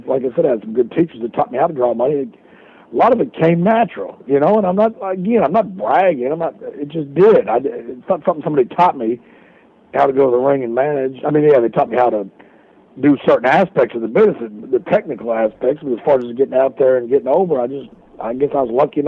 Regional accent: Walls, Mississippi, United States; Well, I'm from Wiles, Mississippi, DeSoto County, Mississippi, which is basically a suburb or a part of the Memphis, Tennessee metropolitan ar

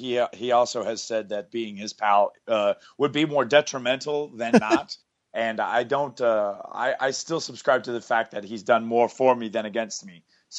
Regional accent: North Carolina, United States; Originally, it was the Crockett Promotions because I grew up in North Carolina.

